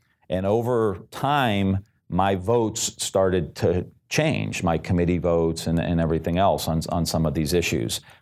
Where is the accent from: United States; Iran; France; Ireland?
United States; Ohio; So when I started, I told you I come from Northeast Ohio. I grew up Catholic. I went to Catholic schools.